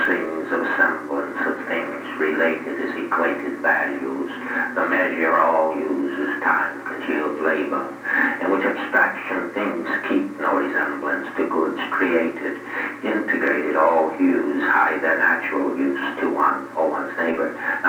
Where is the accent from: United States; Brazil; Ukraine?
United States; New York City, New York; I'm thinking of Elsie Borden's cow. I'm a New Yorker, you know, as you look out.